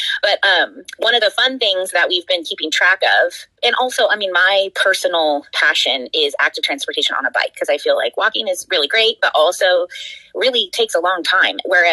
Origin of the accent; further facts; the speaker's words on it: Davis, California, United States; also born or lived in Europe; because I'm originally from Davis, so I had friends who were telling me about that when I moved back to America from Europe